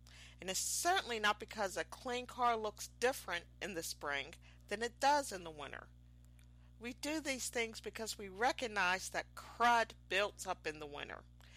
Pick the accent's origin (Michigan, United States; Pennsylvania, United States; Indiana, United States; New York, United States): Pennsylvania, United States; Pittsburgh; they're playing against the Pittsburgh Penguins, which happens to be my hometown and where I spent the first 35 years of my life.